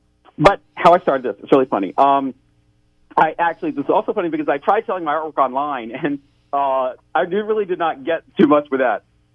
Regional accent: Teaneck, New Jersey, United States; now in Florida, United States; I'm originally from Teaneck, New Jersey. I moved down to Florida to go to the University of Florida to get a degree in botany.

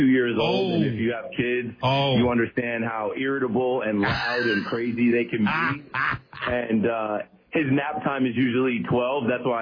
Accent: Ocean Township, New Jersey, United States; Yes, sir. I grew up in Ocean Township.

